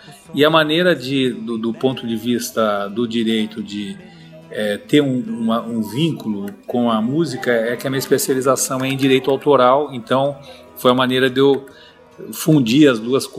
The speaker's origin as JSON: {"language": "Portuguese", "town": "Avaré", "region": "São Paulo", "country": "Brazil", "tie": "born or raised there", "said": "um festival que foi criado na minha terra natal, em Avaré."}